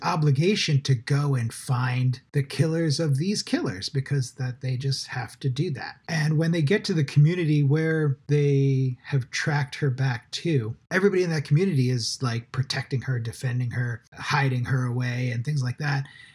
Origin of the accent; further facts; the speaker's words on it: East Coast, United States; now in Los Angeles, United States; it's still very strange to me as an East Coaster to think that, you know, people have lived their whole lives here in Los Angeles.